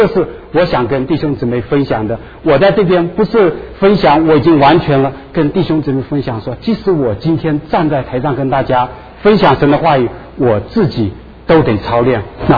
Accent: China; moved away as an adult; now in United States; 我说我是中国人，我来美国二十几年了。

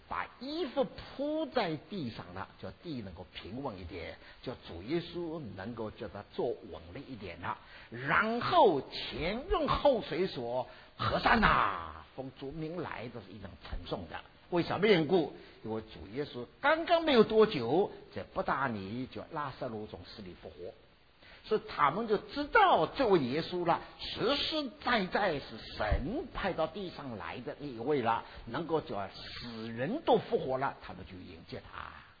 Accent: China; now in United States; 所以我知道我们中国人在美国

